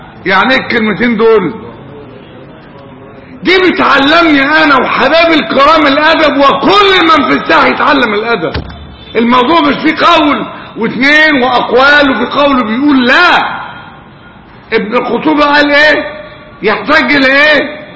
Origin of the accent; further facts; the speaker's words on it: Egypt; وعندنا في مصر